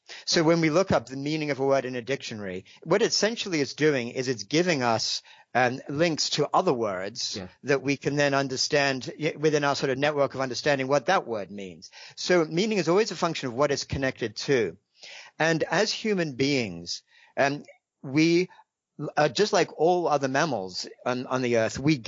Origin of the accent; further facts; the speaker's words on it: England, United Kingdom; moved away as an adult; now in United States; I actually grew up in England. Right. And I left England after I graduated from Cambridge around 21. I spent basically most of my life since then in the United States.